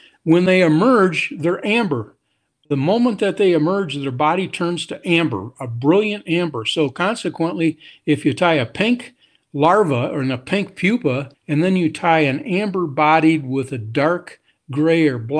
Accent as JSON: {"language": "English", "town": "Grand Rapids", "region": "Michigan", "country": "United States", "tie": "born or raised there", "said": "I grew up in Grand Rapids, Michigan."}